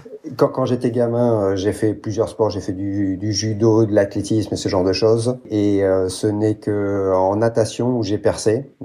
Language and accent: French; France; also born or lived in United States; moi je suis un peu de partout effectivement. Donc je suis français, grandi en France, je suis parti faire mes études aux États-Unis en 90.